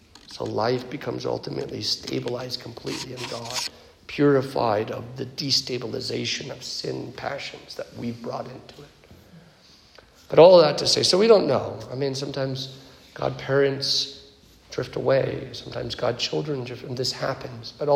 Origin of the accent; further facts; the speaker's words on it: California, United States; When I was a teenager in Central Coast, California, I was, if you know, like the classic punk PK, that was me.